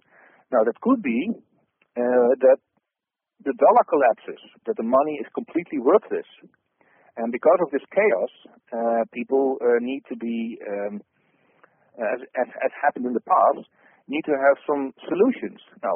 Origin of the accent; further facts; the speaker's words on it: Netherlands; Sometimes I talk Dutch because I'm from the Netherlands. So for those who hear me for the first time, I'm doing a live radio show from the Netherlands.